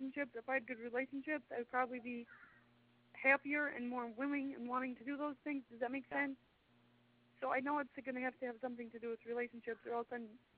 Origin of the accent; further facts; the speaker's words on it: Minnesota, United States; I'm in the South, and I'm from Minnesota, so it's really strange.